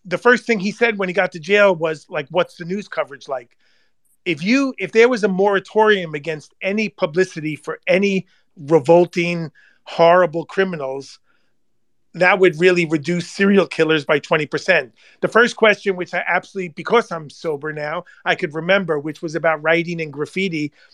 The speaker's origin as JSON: {"language": "English", "region": "New York", "country": "United States", "also_born_or_lived": "United Kingdom", "accent": "Long Island", "said": "my kids to this day continue to mock me because of my Long Island accent. When I used to drink a lot, it would come out to the surface more. I lived in the UK for 15 years and I still wasn't able to shake it."}